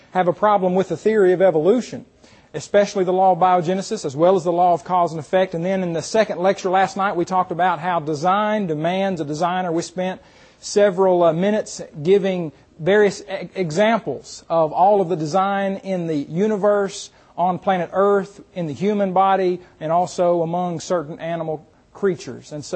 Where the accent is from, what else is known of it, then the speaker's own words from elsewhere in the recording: Muskogee, Oklahoma, United States; I was allowed to go back to my hometown of Muskogee, Oklahoma. I don't live there now, but that's where I lived most of my growing up years, from first grade through 12th grade.